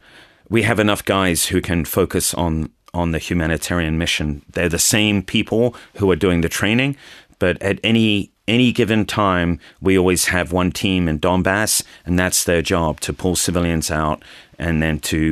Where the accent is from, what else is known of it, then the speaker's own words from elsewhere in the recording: London, United Kingdom; Yeah, so central London, Kensington is where I spend most of my time in London. I went to University of London.